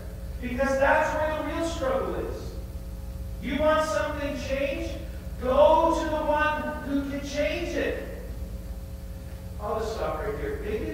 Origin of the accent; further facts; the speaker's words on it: Alberta, Canada; Sorry, I'm from Alberta.